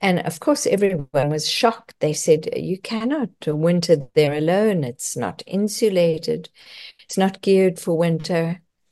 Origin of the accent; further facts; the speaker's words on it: South Africa; also born or lived in Canada; coming from South Africa, growing up in South Africa, even though I had lived in Canada for a few years